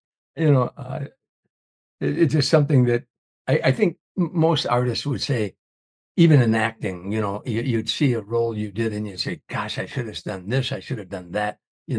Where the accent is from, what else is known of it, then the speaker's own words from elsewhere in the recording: Chicago, Illinois, United States; You're working in the cold and the bitter cold and all the hardships you go through as a Chicagoan.